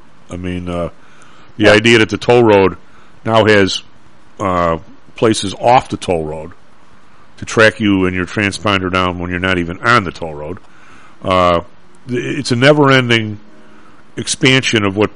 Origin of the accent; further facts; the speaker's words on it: United States; And I said, well, I mean, obviously I'm an American. I haven't been around too much in the world